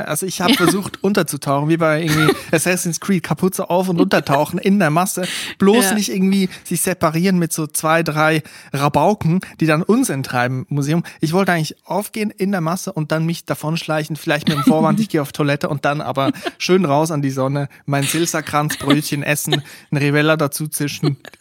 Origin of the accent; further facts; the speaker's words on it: Aargau, Switzerland; also dort, wo ich aufgewachsen bin, Kanton Aargau, sehr dicht von Römern bevölkert gewesen früher.